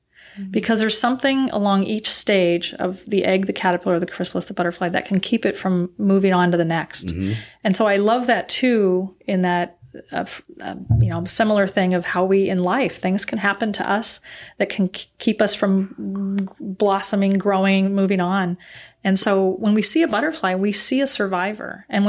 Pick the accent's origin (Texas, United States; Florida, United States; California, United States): California, United States; Growing up in California, I used to collect caterpillars as an eight-year-old, and I used to put them in the jars and feed them.